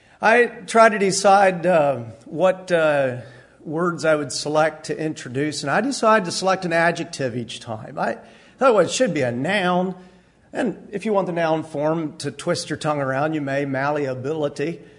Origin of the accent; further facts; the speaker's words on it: Bedford, Pennsylvania, United States; I'm from Bedford, Pennsylvania. And I am enjoying Oregon for the first time.